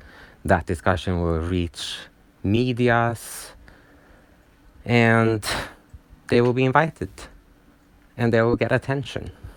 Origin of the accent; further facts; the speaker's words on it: Sweden; So I'm from Sweden, so we kind of connected over that then